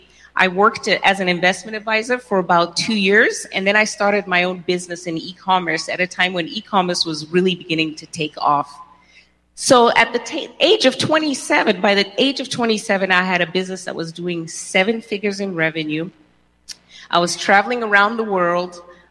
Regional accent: Zimbabwe; now in United States; as a little girl growing up in Zimbabwe

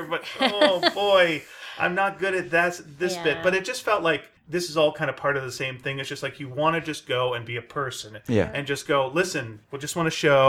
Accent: Quebec, Canada; it was so upsetting because I'm from Quebec.

